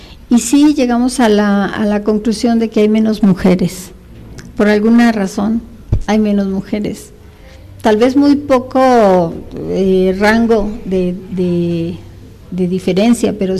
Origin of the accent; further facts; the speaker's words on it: Zacatecas, Mexico; now in Mexico City, Mexico; Cuando yo vine a la Ciudad de México, extrañaba esa cantera rosa, porque acá la cantera es como verdecita, gris.